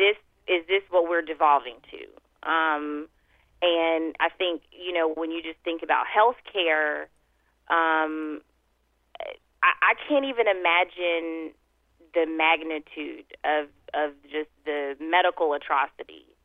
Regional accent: Texas, United States; And being a Texan, I've had conversations

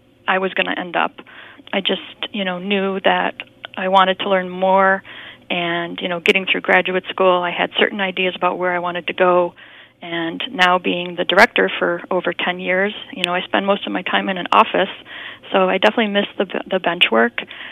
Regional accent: Buffalo, New York, United States; And being born and raised in Buffalo, I accepted an offer from the University at Buffalo program

